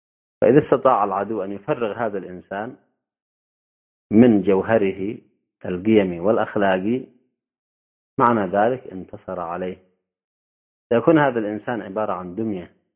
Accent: Yemen; لاحظوا أيها الأخوة في بلدنا اليمن اليوم

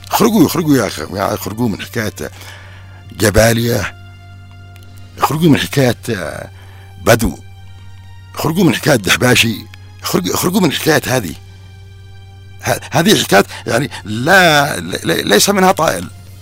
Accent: Yemen

